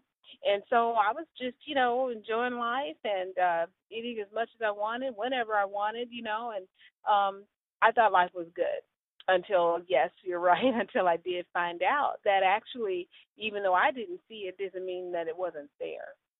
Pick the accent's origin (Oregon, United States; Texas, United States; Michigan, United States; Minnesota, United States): Texas, United States; Dallas; I am from Dallas, Texas, and I've spent the last 20 years traveling the globe